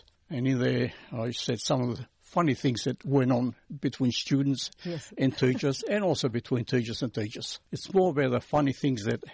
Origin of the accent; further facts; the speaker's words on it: North Macedonia; moved away; when I came from Macedonia, it was such a contrast between the village that I was born and Richmond, a tiny little suburb, packed with houses.